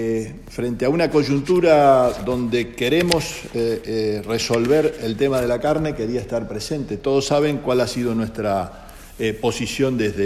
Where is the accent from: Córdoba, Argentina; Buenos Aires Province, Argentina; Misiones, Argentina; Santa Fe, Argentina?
Santa Fe, Argentina; como santafesino, donde el 44% de las exportaciones argentinas se producen en nuestras plantas